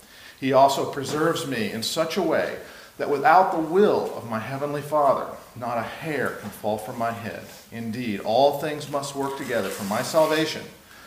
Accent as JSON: {"language": "English", "region": "Mississippi", "country": "United States", "tie": "born there", "also_born_or_lived": "Laurel / Florida", "lives_now": "Lancaster, United States", "said": "I was born in Mississippi and ministered as a pastor for about 7 or 8 years down in Laurel before moving to Florida and then ultimately to Lancaster, Pennsylvania, where I now reside."}